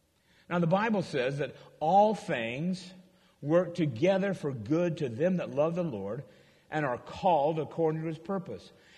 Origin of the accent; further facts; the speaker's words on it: Arizona, United States; now in San Diego, United States; "Hey, I'm from Arizona. I believe I have died and gone to heaven prematurely. I love San Diego.